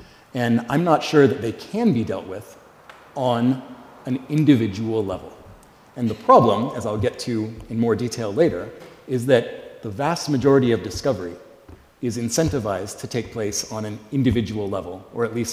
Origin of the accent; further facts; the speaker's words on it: West Coast, United States; That is, I'm from the West Coast. We have earthquakes.